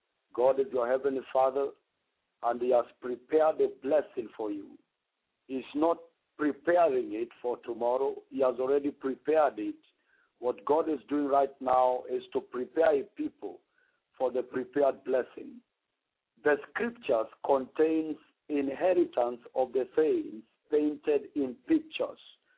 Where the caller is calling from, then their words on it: Kenya; calling from Kenya.